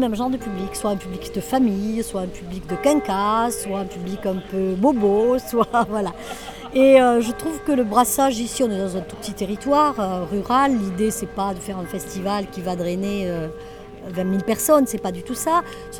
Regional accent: Concorès, Occitanie, France; moi je suis native de Concorès, donc c'est mon village. C'est parce que je suis d'ici

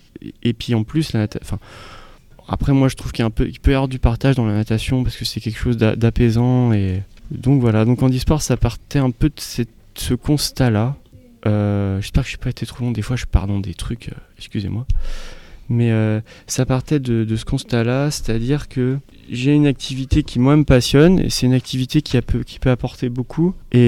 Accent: Brittany, France; en Bretagne, bon, parce que je suis breton

